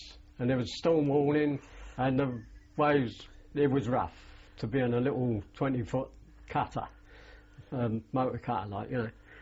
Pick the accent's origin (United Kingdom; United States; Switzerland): United Kingdom; West Ham, London; and I come from West Ham.